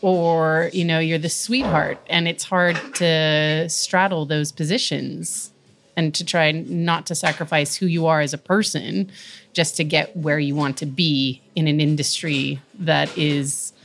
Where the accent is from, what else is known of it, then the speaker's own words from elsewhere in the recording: Seattle, Washington, United States; I'm from Seattle originally. From there, I went to the OXO Tower